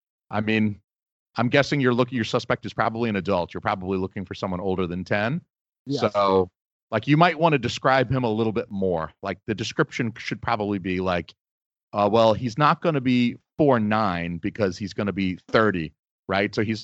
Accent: Atlanta, Georgia, United States; I lived in the South. I lived in Georgia. I'm from Atlanta.

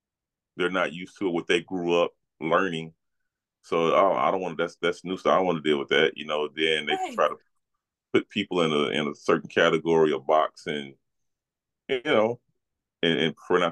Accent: the South, United States; I was raised in the South, and my mom and dad believe in Adam and Eve, not Adam and Steve.

